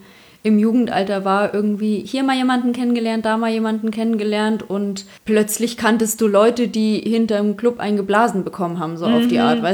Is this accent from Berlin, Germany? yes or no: no; Bavaria, Germany; accent: Upper Bavarian; Ich spreche oberbayerisch.